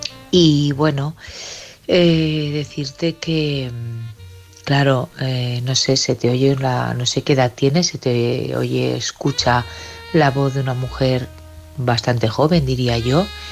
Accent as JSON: {"language": "Spanish", "town": "Barcelona", "region": "Catalonia", "country": "Spain", "said": "de Barcelona."}